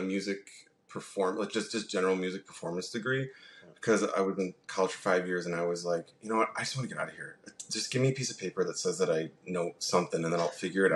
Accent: Iowa, United States; because like I grew up in Iowa, and Iowa is a very different world from San Francisco

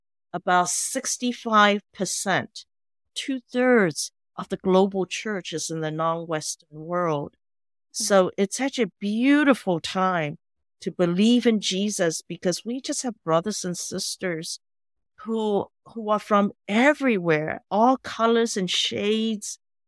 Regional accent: Taiwan; And I come from Taiwan

